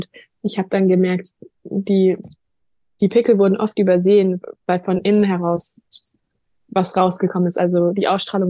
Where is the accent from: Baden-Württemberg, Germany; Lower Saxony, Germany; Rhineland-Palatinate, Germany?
Baden-Württemberg, Germany; Freiburg; Ich komme aus Süddeutschland, aus der Nähe von Freiburg, dem sonnigen Freiburg.